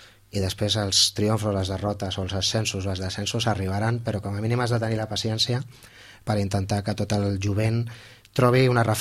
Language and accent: Catalan; Santa Coloma, Catalonia, Spain; Jo sóc natural de Santa Coloma